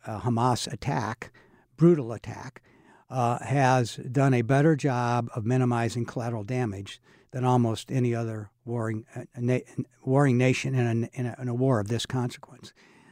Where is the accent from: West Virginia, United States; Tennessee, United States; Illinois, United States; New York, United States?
Illinois, United States; Mount Sterling; also born or lived in Urbana; I grew up in Mount Sterling, but I was born in Urbana.